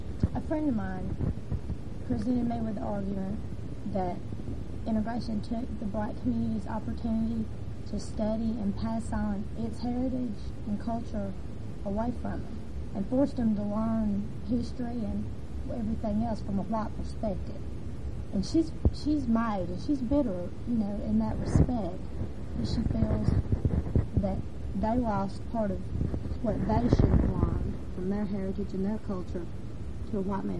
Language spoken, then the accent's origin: English; Atlanta, Georgia, United States; You know, I grew up in Atlanta.